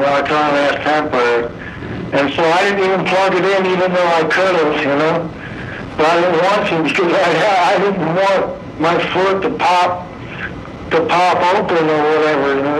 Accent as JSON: {"language": "English", "town": "Philadelphia", "region": "Pennsylvania", "country": "United States", "lives_now": "Yuma, United States", "said": "No, I'm from Pennsylvania, Philadelphia, Pennsylvania."}